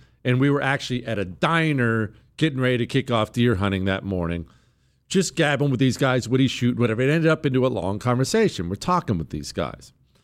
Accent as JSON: {"language": "English", "region": "Montana", "country": "United States", "tie": "born or raised there", "said": "So, you know, I grew up in Montana. Well, I moved to Montana when I was 10. I grew up in Montana."}